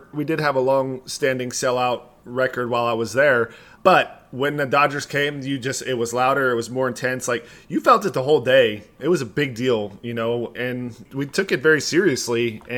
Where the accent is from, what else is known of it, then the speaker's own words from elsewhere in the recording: Texas, United States; I grew up in Texas, you know, following the Rangers